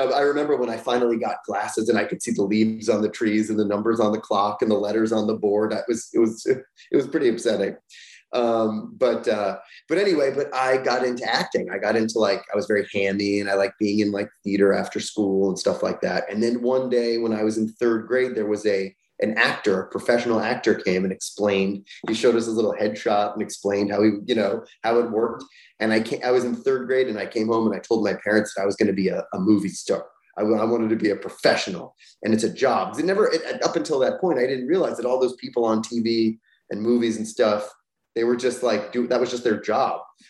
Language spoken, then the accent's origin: English; Hollywood, Florida, United States; I grew up in Florida. I didn't grow up in Hollywood, California. I grew up in Hollywood, Florida, which is weird.